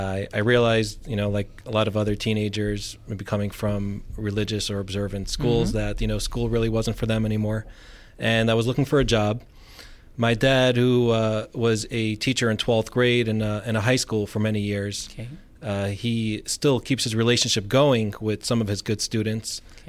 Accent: Brooklyn, New York, United States; So Yitzhak, actually I hail from Brooklyn, New York.

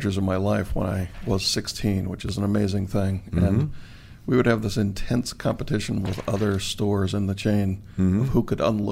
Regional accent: Harrisburg, Pennsylvania, United States; Harrisburg, Pennsylvania.

